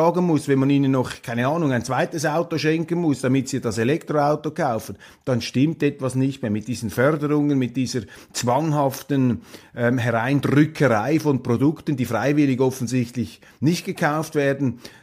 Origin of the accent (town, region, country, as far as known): Switzerland